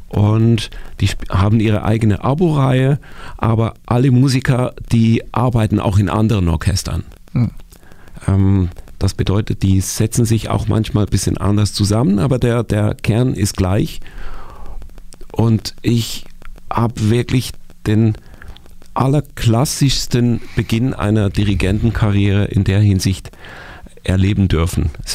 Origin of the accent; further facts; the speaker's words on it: Basel, Basel-Stadt, Switzerland; ich empfinde Basel als viel schöner und fühle mich fast noch geborgener jetzt dort, als ich das früher für mich war, weil ich dort aufgewachsen bin